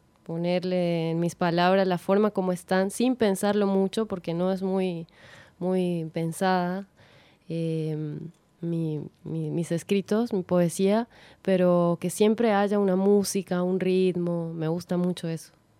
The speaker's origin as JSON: {"language": "Spanish", "region": "Bogotá", "country": "Colombia", "moved": "as an adult", "lives_now": "Córdoba, Argentina", "said": "yo soy de Bogotá, Colombia. Llegué a Córdoba hace 6 años. Venía principalmente por 2 años a hacer una maestría en literatura y me capturó esta ciudad, así que aquí estoy."}